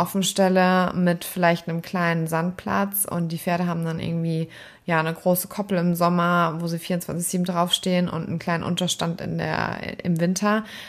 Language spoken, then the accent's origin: German; Hesse, Germany; wir kommen hier aus dem Rhein-Main-Gebiet, Einzugsgebiet Frankfurt am Main und das ist jetzt nicht die klassische Pferdegegend